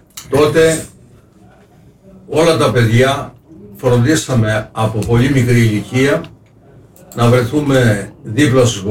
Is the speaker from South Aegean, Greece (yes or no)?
no; Tylissos, Crete, Greece; born there; Εγώ προσωπικά είχα την τύχη, γεννήθηκα στην Τήλισσο